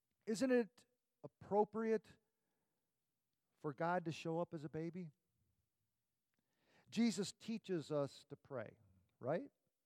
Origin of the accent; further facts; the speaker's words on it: Detroit, Michigan, United States; I remember as a kid growing up in Detroit